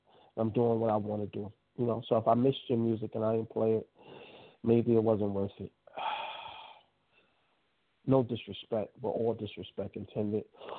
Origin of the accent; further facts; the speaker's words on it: Brooklyn, New York, United States; I'm from Brooklyn.